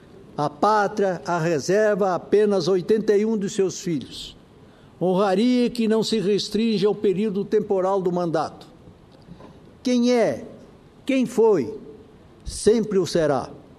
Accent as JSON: {"language": "Portuguese", "region": "Mato Grosso do Sul", "country": "Brazil", "said": "procurei focalizar temas da atualidade de meu Mato Grosso do Sul"}